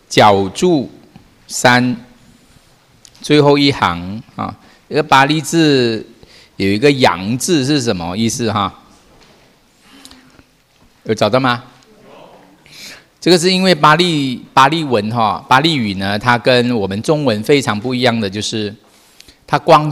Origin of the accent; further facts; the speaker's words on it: Malaysia; now in Taiwan; 像我们马来西亚人哈，其实有很多中文是比你们差很多的